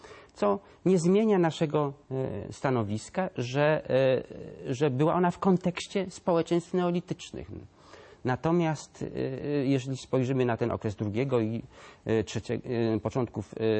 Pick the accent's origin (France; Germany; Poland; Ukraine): Poland; eastern Poland; Przepraszam tutaj, ale sam jestem ze Wschodniej, więc mogę mówić.